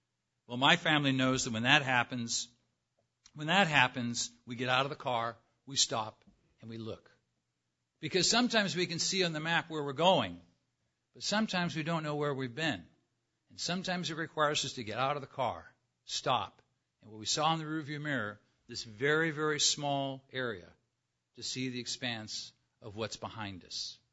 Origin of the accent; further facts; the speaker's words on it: California, United States; My life in Southern California, I grew up in Southern California. I've lived in many different places, as many of you have.